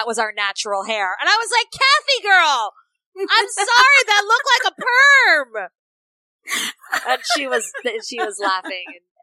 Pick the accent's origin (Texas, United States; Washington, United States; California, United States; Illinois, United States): California, United States; because I was from Northern California. You know, I grew up around there. I knew Modesto. I had played soccer in Modesto.